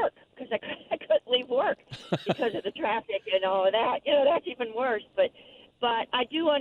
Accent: Midwest, United States; And I'm from the Midwest originally, but I do understand that part

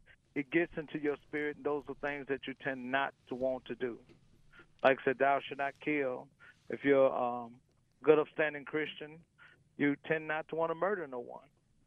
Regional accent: Covington, Louisiana, United States; I'm from Covington. I'm a North Shore pastor.

